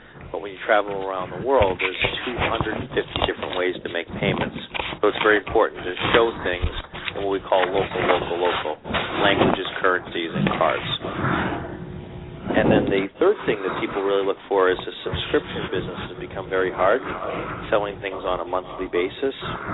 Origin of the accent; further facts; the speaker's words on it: Massachusetts, United States; Sure. Well, I'm from the Boston area, and I've spent the last 25 years in payments